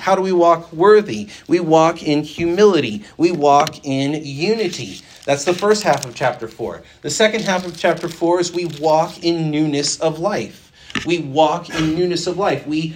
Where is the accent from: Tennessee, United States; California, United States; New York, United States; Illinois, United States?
California, United States; I grew up on John MacArthur sermons and VeggieTales, so I had the whole spectrum, you know, the theological deep end and then the theological kiddie pool. But that was my background. So suburban California